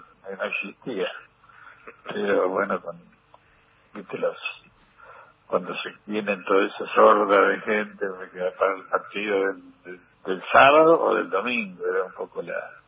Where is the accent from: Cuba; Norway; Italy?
Italy; now in Banfield, Argentina; cuando vinimos de Italia nos fuimos a Banfield y en la calle Gallo, y la calle Gallo 95, después nos mudamos a Gallo 120